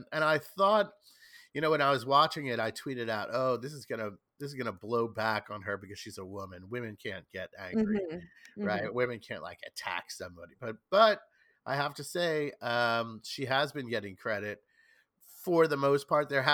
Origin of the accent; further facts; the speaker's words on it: New York, United States; I have kind of a visceral dislike of him because I'm a New Yorker